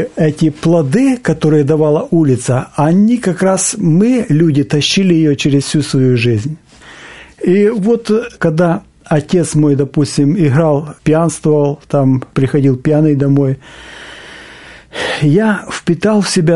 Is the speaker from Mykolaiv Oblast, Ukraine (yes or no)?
yes; Mykolaiv Oblast, Ukraine; я родом с Украины, Николаевщины, это Вознесенского района. Рос я в семье колхозников